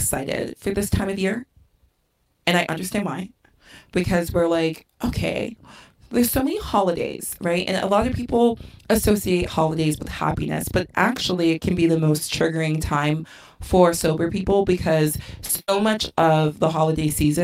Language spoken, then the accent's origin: English; London, United Kingdom; born there; So I was born in London, which is known for being gray and being rainy